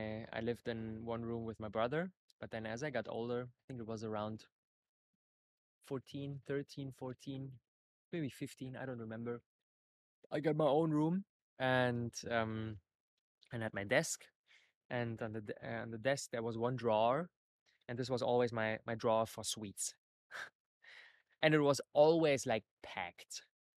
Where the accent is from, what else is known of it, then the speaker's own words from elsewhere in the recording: Berlin, Germany; I did an internship at a place like very far from Berlin, from my hometown.